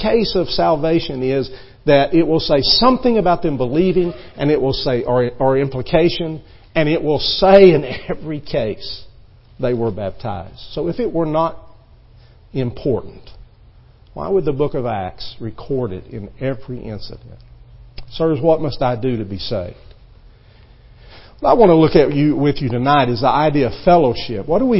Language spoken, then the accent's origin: English; Texas, United States; You realize I grew up in West Texas. I probably would have never made it down here.